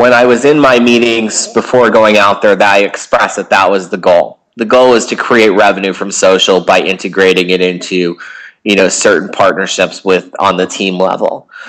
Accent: Boston, Massachusetts, United States; knowing I was from Boston.

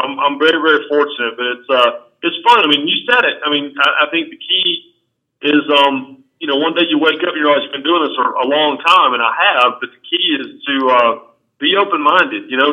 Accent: Rockingham, North Carolina, United States; born there; accent: Southern; as the only production person with a Southern accent, and I was born in Rockingham, North Carolina

